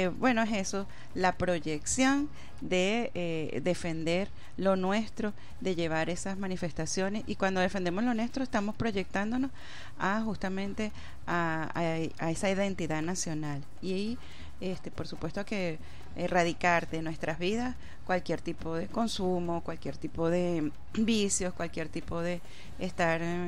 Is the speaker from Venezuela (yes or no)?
yes; Venezuela; enaltecer lo que somos los venezolanos